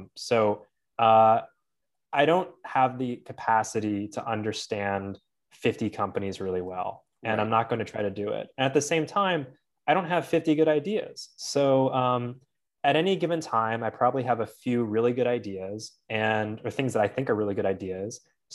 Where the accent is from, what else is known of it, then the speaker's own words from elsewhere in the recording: United States; Well, you know, the funny thing is that I still love Canada. I'm an American.